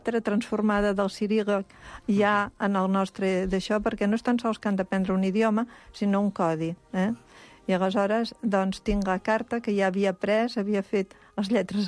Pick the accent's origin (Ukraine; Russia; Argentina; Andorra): Ukraine; Catalan is a second language; que he vingut de l'Ucraïna.